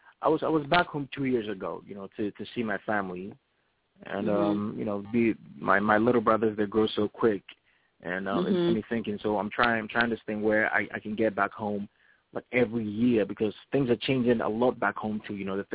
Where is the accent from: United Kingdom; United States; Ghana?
Ghana; I'm from Ghana, you know, I eat with my hands.